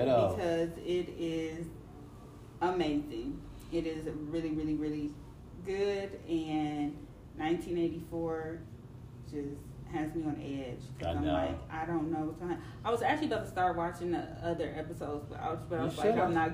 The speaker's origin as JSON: {"language": "English", "region": "Michigan", "country": "United States", "moved": "yes", "said": "So I moved from Michigan in 2013. And I was never able to return home because of school and all that sort of stuff."}